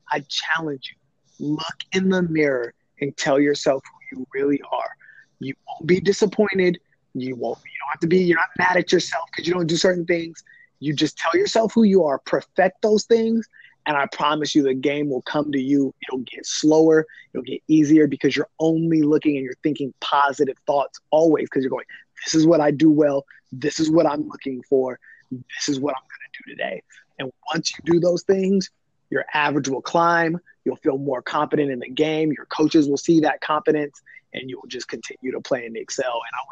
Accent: San Diego, California, United States; Like when I was growing up in San Diego, Eric Chavez was the guy.

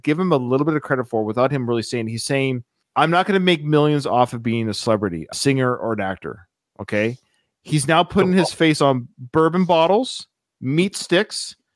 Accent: Canada; I'm Canadian.

